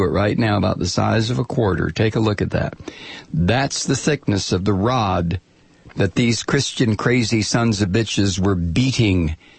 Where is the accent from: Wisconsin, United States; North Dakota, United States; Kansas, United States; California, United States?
Wisconsin, United States; Black Earth; Where are you from? Mazomany. Oh, really? I'm from Black Earth.